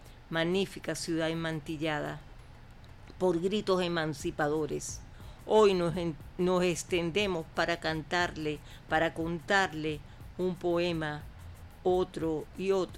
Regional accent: Petare, Miranda, Venezuela; me crié en Petare y vivo en Petare y siempre digo que soy de Petare.

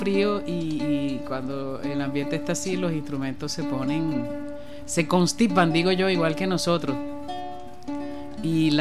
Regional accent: Caracas, Capital District, Venezuela; Tengo deuda yo como caraqueña.

